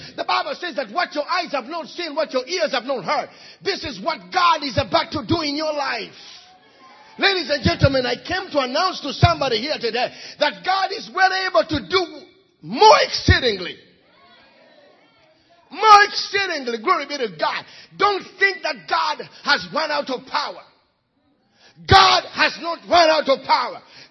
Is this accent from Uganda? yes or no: yes; Uganda; I'm from the tribe of Baganda. I'm from Uganda. I'm from Africa.